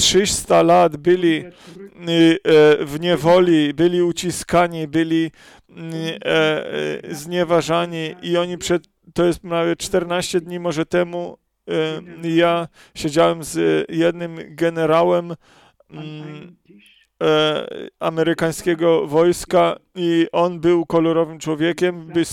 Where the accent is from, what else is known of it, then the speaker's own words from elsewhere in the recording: Germany; Ja co ja mogę za to, jako że zostałem urodzony jako Niemiec?